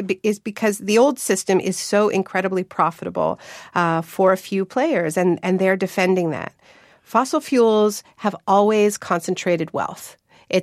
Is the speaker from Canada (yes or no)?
yes; Canada; I come from Canada.